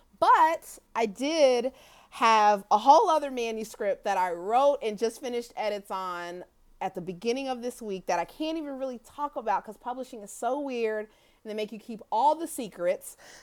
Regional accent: Kansas City, Missouri, United States; Yeah, I grew up in Kansas City, Missouri, and was a Royals fan.

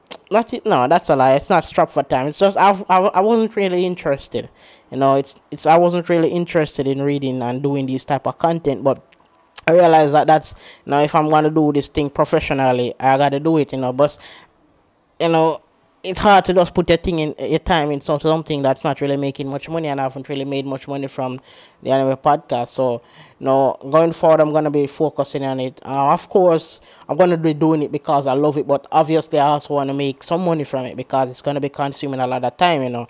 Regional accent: Jamaica; I'm from Jamaica, I'm not rich or anything like that.

